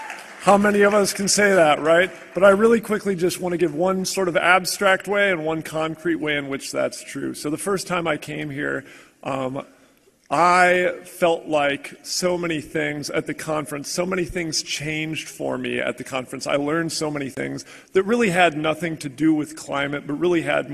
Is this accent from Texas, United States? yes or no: no; Racine, Wisconsin, United States; I'm from Racine, Wisconsin.